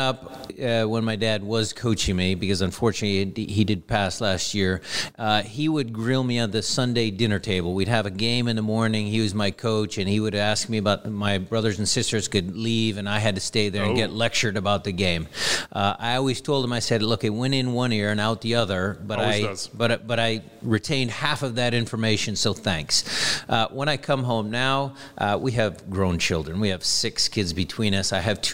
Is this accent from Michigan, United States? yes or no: no; Seattle, Washington, United States; So that I take a lot of pride as a guy born and raised in Seattle that day was an event, a massive event for our city, for our club, for the Pacific Northwest